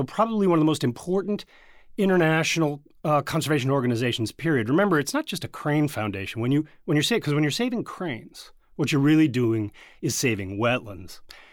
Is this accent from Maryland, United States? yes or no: no; Colorado, United States; I came from Colorado to go to school here. We have cranes in Colorado, it turns out.